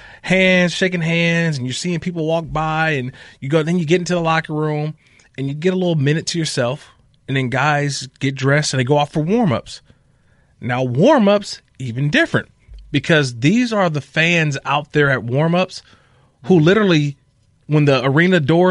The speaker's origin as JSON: {"language": "English", "town": "Oakland", "region": "California", "country": "United States", "tie": "born or raised there", "said": "I was born and raised in Oakland."}